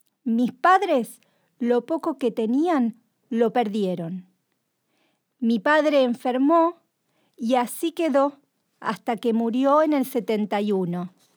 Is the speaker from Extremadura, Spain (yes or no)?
yes; Alía, Extremadura, Spain; Yo soy de Extremadura. Y la parte de la que yo soy, que soy de Alía, a 18 kilómetros de Guadalupe, es un terreno muy seco, mucha calor.